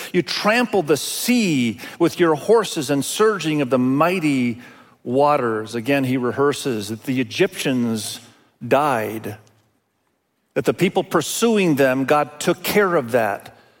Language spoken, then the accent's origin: English; East Nusa Tenggara, Indonesia; first language Indonesian; English is a second language; I grew up in Indonesia. I've told you that many times. Indonesian was my first language. English is my second language, actually. And I speak other Asian languages. But we were there living on the island of Sumba.